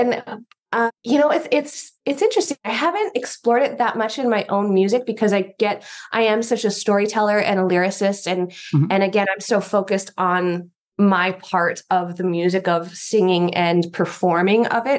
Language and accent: English; New York City, New York, United States; now in Los Angeles, United States; I came out LA from New York City with the intention of being an actress.